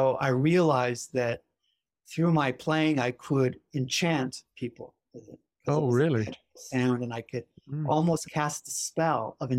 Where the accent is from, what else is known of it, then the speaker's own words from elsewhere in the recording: Santa Monica, California, United States; born there; also born or lived in Santa Barbara; I was born in Santa Monica, just down the highway.